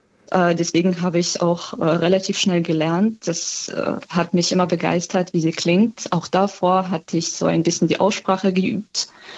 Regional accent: Dnipro, Dnipropetrovsk Oblast, Ukraine; German is a second language; weil in meiner Heimatstadt Dnipro gibt es mittlerweile so 2/3 des Tages gibt es keine Elektrizität mehr

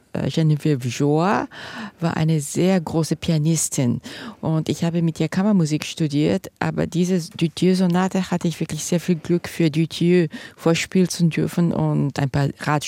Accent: Düsseldorf, North Rhine-Westphalia, Germany; Ich bin in Düsseldorf aufgewachsen

